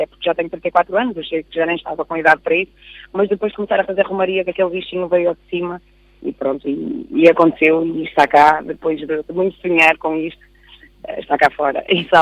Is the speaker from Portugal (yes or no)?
yes; Esposende, Norte, Portugal; eu moro lá, nas Marinhas, não é? Eu já moro em Esposende há 24 anos.